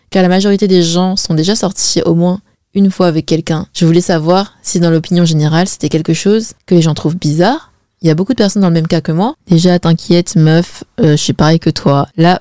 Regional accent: China; moi, je suis chinoise et chez les Chinois, on se marie, mais archi jeune.

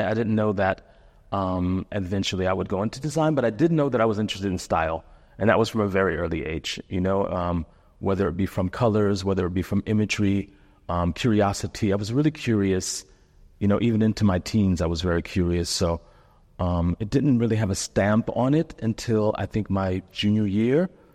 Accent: Cleveland, Ohio, United States; I was raised in Cleveland, Ohio.

